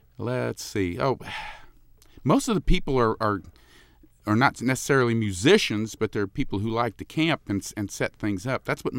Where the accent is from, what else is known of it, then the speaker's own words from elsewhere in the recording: Washington, District of Columbia, United States; born there; I grew up in a military family. My dad was career Air Force. I was born in Bowling Air Force Base in Washington, D.C.